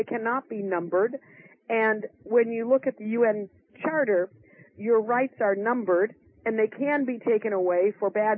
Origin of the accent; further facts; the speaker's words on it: Racine, Wisconsin, United States; I mean, I used to work at the Racine Water Department where I grew up in Racine, Wisconsin.